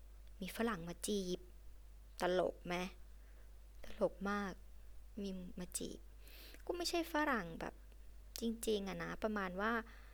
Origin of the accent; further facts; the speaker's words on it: Northern Thailand, Thailand; เราเป็นคนเหนือไงคนเหนือแบบขาวอะเป็นคนผิวขาวอะ